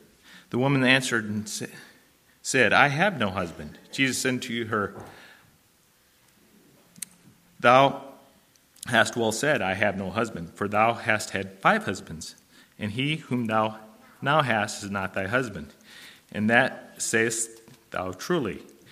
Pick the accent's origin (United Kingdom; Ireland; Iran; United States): United States; Oregon; I am from Oregon, for those of you who don't know